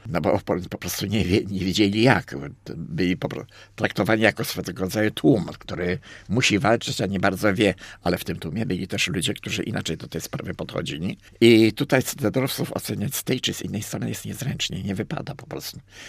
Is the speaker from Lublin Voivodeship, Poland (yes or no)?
no; Gorzów Wielkopolski, Lubusz Voivodeship, Poland; Sam pochodzę z Gorzowa Wielkopolskiego